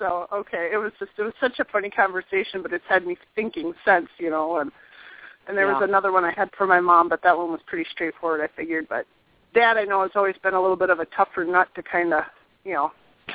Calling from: St. Peter, Minnesota, United States; from St. Peter.

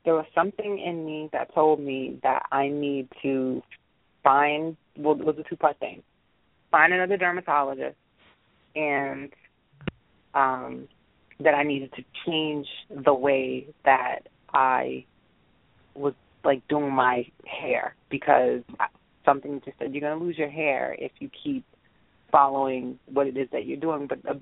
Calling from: Massachusetts, United States; I'm calling from Massachusetts.

